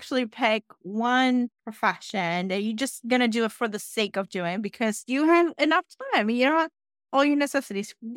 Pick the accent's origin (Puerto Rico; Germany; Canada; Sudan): Puerto Rico; I grew up in Puerto Rico, so I'm used to hurricanes. I've pretty have experienced them most of my life, except the 20 years I live up north.